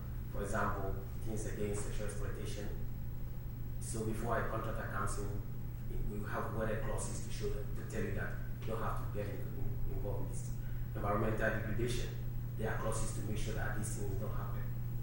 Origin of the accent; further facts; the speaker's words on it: Ghana; Because I'm from Ghana, that is probably an African country.